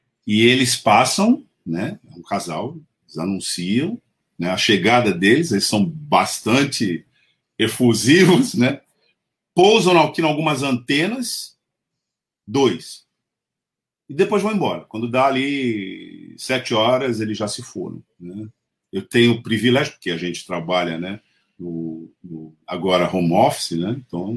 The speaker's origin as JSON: {"language": "Portuguese", "town": "Santos", "region": "São Paulo", "country": "Brazil", "said": "Já vi, a gente a gente como santista, né?"}